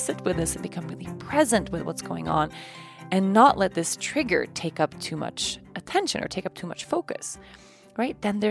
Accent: Sweden; Oatly is the original oat milk company developed and perfected in my home country of Sweden.

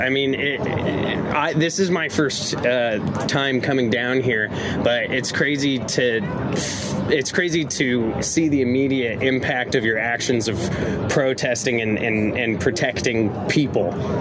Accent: California, United States; I'm actually not from L.A. I'm actually from Orange County

